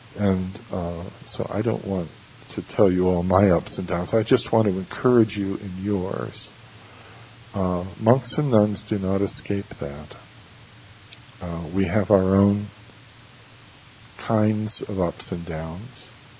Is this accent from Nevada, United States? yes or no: yes; Las Vegas, Nevada, United States; We grew up in Las Vegas